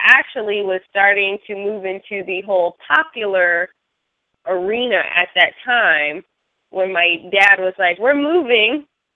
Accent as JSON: {"language": "English", "country": "United States", "said": "I was a minority, and I mean, I'm African American now, so I'm a minority in the U.S."}